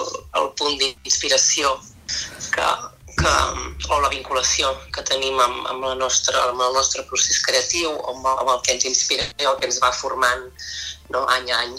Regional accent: Torroella de Montgrí, Catalonia, Spain; des d'on soc jo, de Torroella, l'Estartit

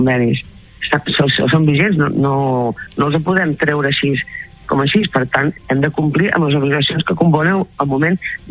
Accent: Begur, Catalonia, Spain; més que me pugui estimar jo el meu poble i que m'agrada cuidar el meu poble, perquè me l'estimo moltíssim, dubto que hi hagi ningú de les plataformes que s'estimi tan Begur com el pugui estimar jo.

